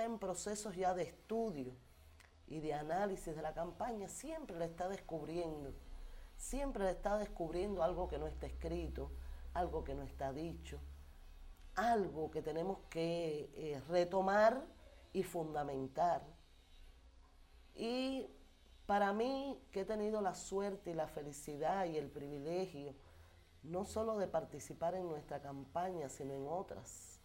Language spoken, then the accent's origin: Spanish; Camagüey, Cuba; Yo soy de Camagüey, de la ciudad. Nunca había ido al campo.